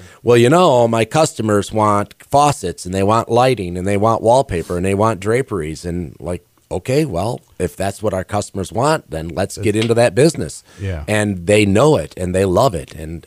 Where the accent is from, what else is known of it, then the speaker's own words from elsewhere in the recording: Jackson, Michigan, United States; You know, growing up in Jackson, I don't think that we ever thought Battle Creek was as good as us.